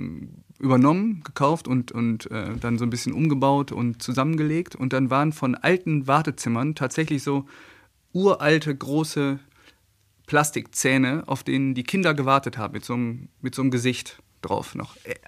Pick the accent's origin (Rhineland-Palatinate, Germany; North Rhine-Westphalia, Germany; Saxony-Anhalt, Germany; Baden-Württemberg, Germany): North Rhine-Westphalia, Germany; Münster; Ich wohne nur ein paar Meter entfernt. Ich komme hier aus Münster und hat gut funktioniert.